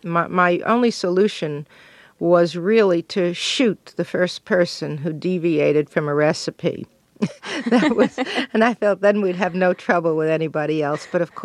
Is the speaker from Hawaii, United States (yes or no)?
no; Brooklyn, New York, United States; born or raised there